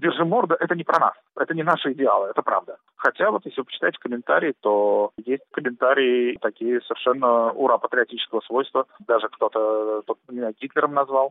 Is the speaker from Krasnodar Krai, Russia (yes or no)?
no; Saint Petersburg, Russia; born there; я вот родился в Петербурге по чистой случайности, да, и вот живу здесь. Мама у меня родилась в Одесской области, а папа в Полоцкой области, в Беларуси.